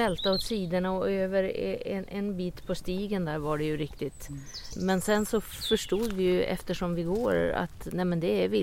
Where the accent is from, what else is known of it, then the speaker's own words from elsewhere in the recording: Norrbotten County, Sweden; Nej, men jag känner igen kattfötterna från Norrbotten. Där jag är uppvuxen. Där plockade jag kattfot vid Kalixälven.